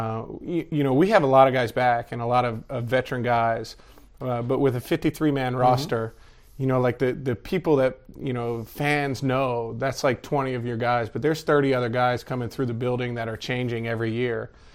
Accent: Philadelphia, Pennsylvania, United States; I grew up in Philly. I mean, I was an Eagles fan

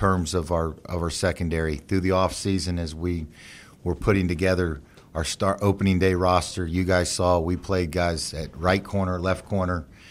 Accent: Florida, United States; now in Atlanta, United States; I look at rosters because I'm from Florida, and I look at the hometown, how many guys are from the state of Florida.

